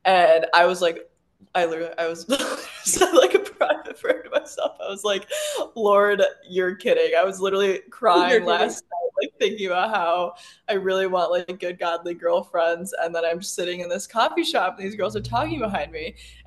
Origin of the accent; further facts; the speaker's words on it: Chicago, Illinois, United States; also born or lived in St. Louis; oh, I'm from Chicago, but I just moved here from St. Louis.